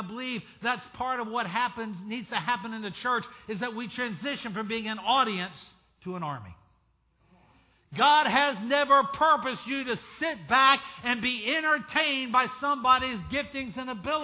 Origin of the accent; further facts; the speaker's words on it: Hampton, Virginia, United States; also born or lived in Hawaii, United States / Cuba; Hampton, Virginia, so we live right near Yorktown Beach and Buckrow Beach in Hampton, Virginia Beach. I was born in Hawaii. My dad was Navy. I lived for 4 years on the island of Cuba because my dad was Navy. And so I grew up a beach boy.